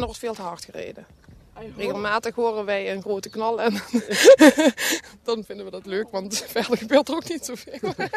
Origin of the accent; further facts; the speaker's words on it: Sittard, Limburg, Netherlands; En we komen dus uit Sittard en we hebben daar echte vrienden. En dat is 10 kilometer verderop.